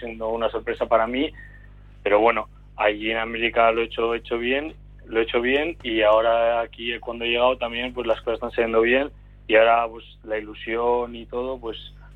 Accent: Bilbao, Basque Country, Spain; yo soy de Bilbao de toda la vida, pero es verdad que llevo muchos años fuera.

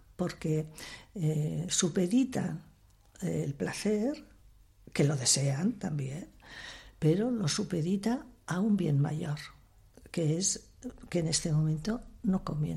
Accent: Portugalete, Basque Country, Spain; born there; porque nosotras nacimos en Portugalete

